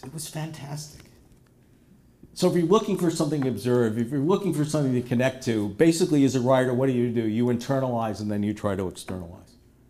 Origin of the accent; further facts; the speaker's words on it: New York City, New York, United States; I grew up in New York City in the 1960s, and if there was ever a place that lent itself to observation, it was New York.